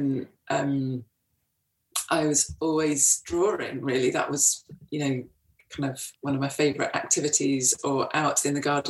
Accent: Wakefield, Yorkshire and the Humber, United Kingdom; Well, I grew up in Wakefield in West Yorkshire

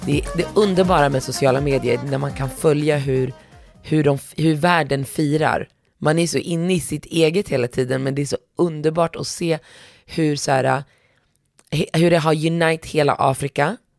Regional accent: Morocco; Swedish is a second language; eller jag som marockan ens har uppmärksammat dem

